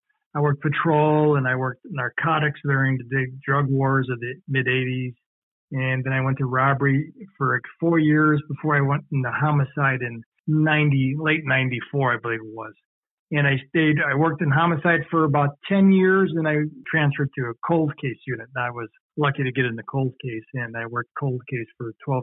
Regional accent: Chicago, Illinois, United States; now in Seattle, United States; we don't experience homicides like they do in Baltimore, or my hometown in Chicago, and New York and Detroit.

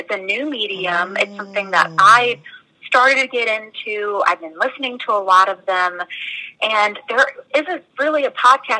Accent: Maryland, United States; moved away as an adult; now in Maine, United States; So I'm originally from Maryland, but moved up to Maine, I would say about 3 years ago.

